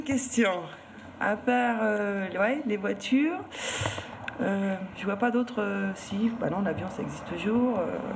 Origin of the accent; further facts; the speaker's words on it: France; que ça se fasse chez nous en France et non à l'étranger